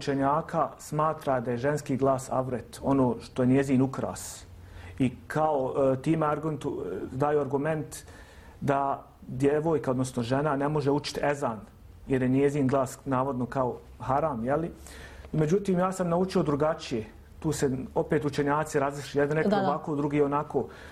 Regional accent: Bosnia & Herzegovina; ja sam čuo da u Turskoj, da kažem, su strožija malo pravila nego kod nas u Bosni

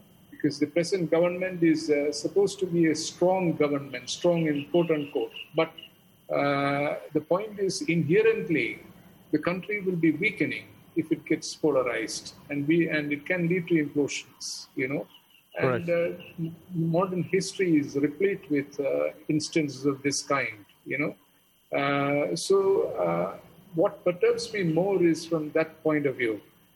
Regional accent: Kerala, India; I'm from Kerala. In fact, I'm speaking from Kerala.

